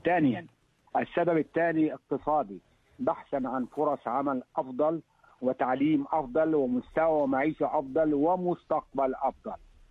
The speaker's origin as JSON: {"language": "Arabic", "country": "Palestine", "moved": "as an adult", "lives_now": "Australia", "said": "فلسطين بلدي محتل، وكنت مشرد من البلاد ولم يكن أمامي سوى الهجرة إلى بلد آخر، وكانت بلدي الجديد أستراليا العظيمة التي أحبها مثل بلدي الأم فلسطين التي أقدسها."}